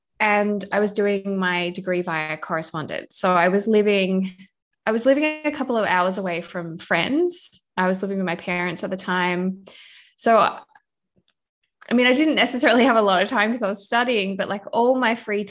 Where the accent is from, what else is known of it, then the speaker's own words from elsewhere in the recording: Australia; now in Canada; So I'm Australian, but I currently live in Canada.